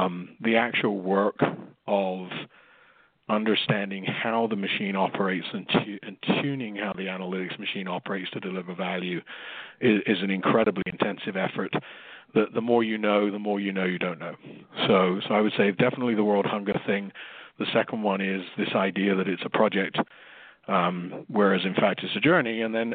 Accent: United Kingdom; now in United States; I am originally British, now living in America.

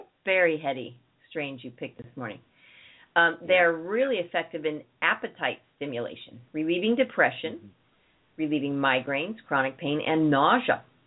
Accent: Oakland, California, United States; born there; I grew up in that, or I was born in Oakland, but Oakland, I'm sure, has a hundred of these.

